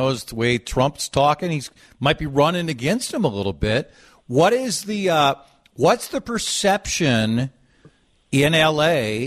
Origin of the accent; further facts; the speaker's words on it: Golden Valley, Minnesota, United States; now in Plymouth, United States; Of course, Plymouth, my hometown. Well, not my hometown. My town I live in. Golden Valley's my hometown.